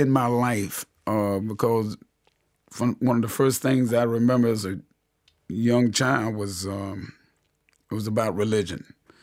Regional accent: North Carolina, United States; moved away as an adult; now in New York, United States; You know, I'm from North Carolina, so I don't mind working.

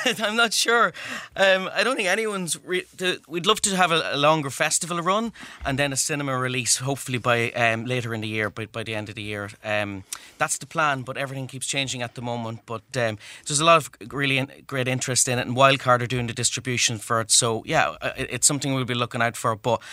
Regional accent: County Cavan, Ireland; I'm from Cavan originally

